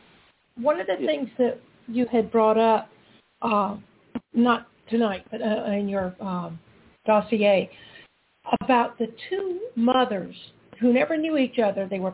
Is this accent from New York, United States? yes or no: no; South Carolina, United States; he was from Florida, I was from South Carolina, and our parents didn't travel in the same circles.